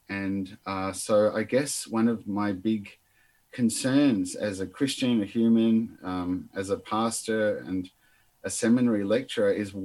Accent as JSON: {"language": "English", "country": "Argentina", "tie": "born or raised there", "said": "I grew up in Argentina as a missionary kid when a civil war was going on"}